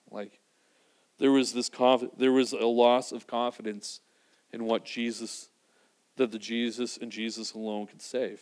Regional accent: Vancouver, British Columbia, Canada; we grew up in Vancouver, and we

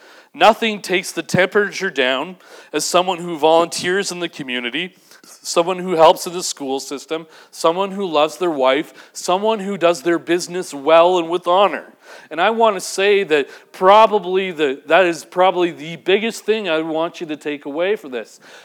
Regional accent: Vancouver, British Columbia, Canada; now in Winnipeg, Canada; when Liz and I moved to Vancouver, we're from Vancouver, we grew up there, and when we moved to Winnipeg

